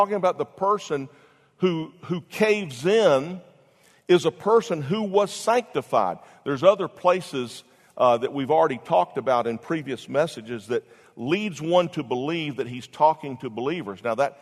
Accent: Jacksonville, Florida, United States; I grew up in Jacksonville, and we used to go down to Silver Springs

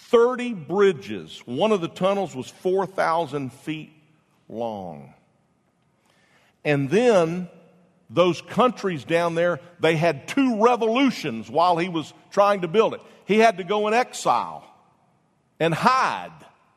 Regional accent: Florida, United States; I said, I'm a pastor from Florida. I'll never be here again.

